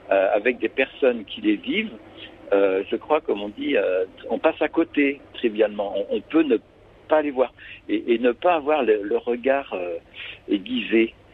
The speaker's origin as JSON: {"language": "French", "town": "Saint-Malo", "region": "Brittany", "country": "France", "tie": "born or raised there", "said": "j'ai grandi à Saint-Malo avec, après les scouts marins, donc pareil, il y avait la mer"}